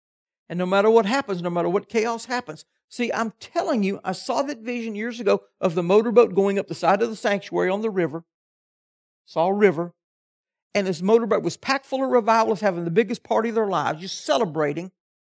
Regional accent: Tennessee, United States; I'm from Tennessee, but God moved me to Kentucky, and even though I'm in the wrong state, I'm still content.

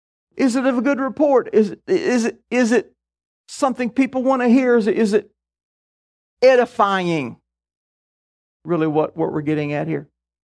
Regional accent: the South, United States; You can tell I'm from the South.

